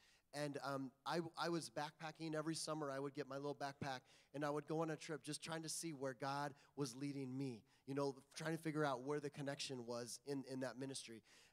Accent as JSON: {"language": "English", "region": "Indiana", "country": "United States", "tie": "born or raised there", "said": "And so I grew up in Indiana. Literally, my house was surrounded on all four sides by corn. You know, like, I grew up out in the country, and on every side, we had corn and soybeans."}